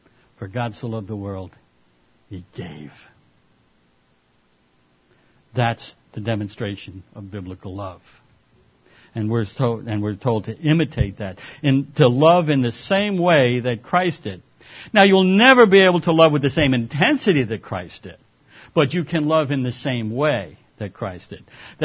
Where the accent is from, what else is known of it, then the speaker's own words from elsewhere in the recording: Smithtown, New York, United States; I grew up in Long Island. I moved to 1950. I'll give you the date. We moved out to Long Island and into the town of Smithtown. It was very, very rural.